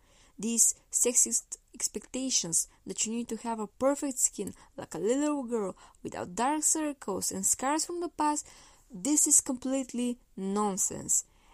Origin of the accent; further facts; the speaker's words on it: Bulgaria; English is a second language; and I'm from Bulgaria.